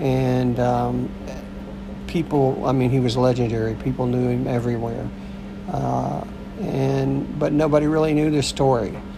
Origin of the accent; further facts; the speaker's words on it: Atlanta, Georgia, United States; I was a kid growing up in Atlanta, I guess it would have been considered the suburbs once upon a time.